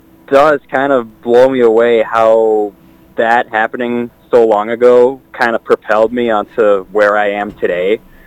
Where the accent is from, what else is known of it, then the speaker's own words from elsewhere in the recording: Hastings, Minnesota, United States; I am from Hastings. Yeah, born there for the most part, raised there. Family from there.